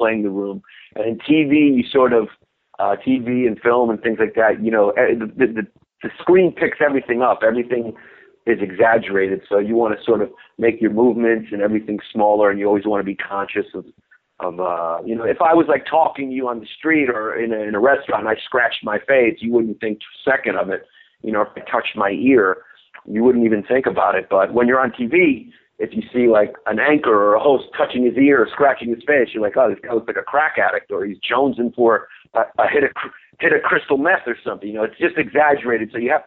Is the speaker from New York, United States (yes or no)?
yes; New York City, New York, United States; I grew up in New York City and, you know, I dated a bunch of Puerto Rican girls and grew up around Latin culture in Brooklyn.